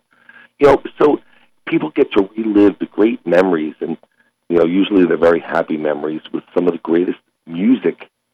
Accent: New York, United States; also born or lived in Bronx; I was born in the Bronx, New York. My parents moved me to the New York suburbs, but no one in my family did music

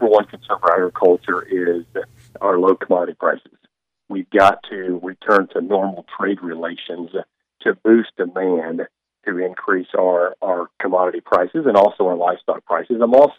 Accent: Quinter, Kansas, United States; I'm a K-Stater, and I grew up in Quinter, but went to K-State.

